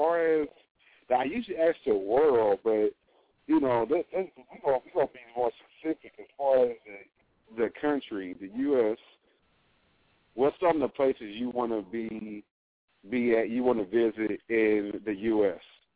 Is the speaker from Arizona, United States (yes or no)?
no; New Jersey, United States; I'm from Jersey originally, so okay.